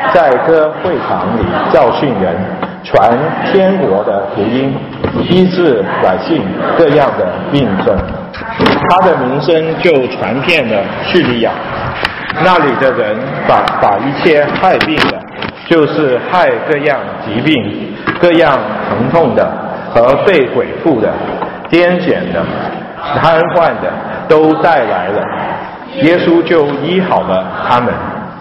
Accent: Hong Kong; 那我在香港长大

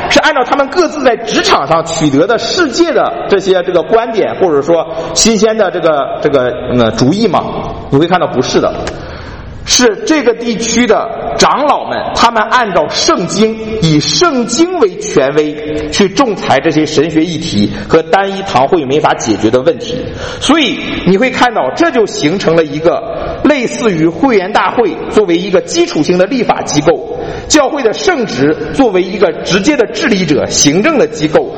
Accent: China; 尤其是对于我们来自中国的人来说

